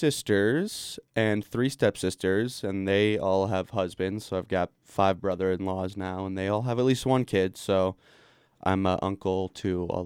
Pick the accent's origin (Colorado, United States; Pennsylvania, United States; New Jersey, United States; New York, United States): Colorado, United States; Glenwood Springs; Yeah, I was born and raised in Glenwood Springs. Went to school at Yampa Mountain High School, graduated in 2012.